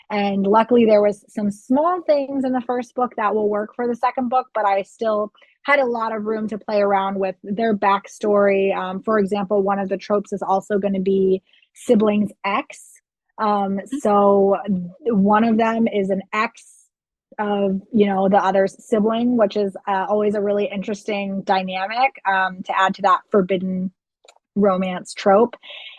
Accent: Florida, United States; I grew up in Florida, which is a very hot climate. So we don't have snow for Christmas.

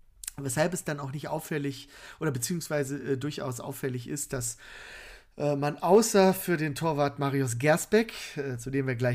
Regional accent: Düsseldorf, North Rhine-Westphalia, Germany; wir natürlich als Düsseldorfer

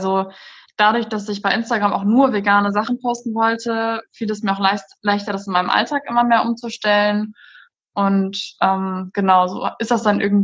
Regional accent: North Rhine-Westphalia, Germany; ich komme aus Rhein-Sieg, ja genau, am 27. Januar. Genau, und ich komme aus dem Rhein-Sieg-Kreis.

